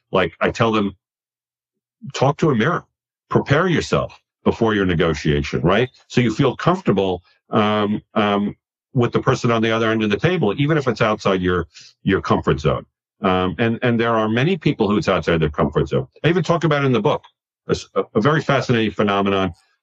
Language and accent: English; California, United States; I grew up in Silicon Valley, not with football.